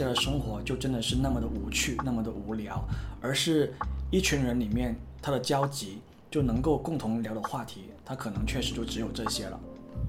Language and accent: Chinese; Guangdong, China; 因为我们广东人嘛，都比较喜欢考回广东的学校，然后大部分都是考到了广州